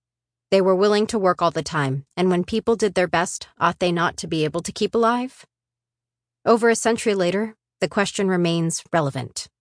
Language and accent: English; Oark, Arkansas, United States; I grew up in the 1980s in rural Arkansas, the center of the meatpacking industry in America. The Ozark Mountains are home to a constellation of economically depressed towns like Oark, where I was born.